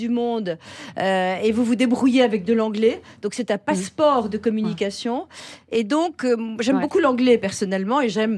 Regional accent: Paris, Île-de-France, France; Surtout en tant que parisienne, etc.

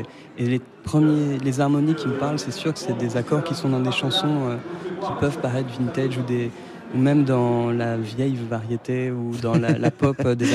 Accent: Paris, Île-de-France, France; born there; Oui, je suis né à Paris.

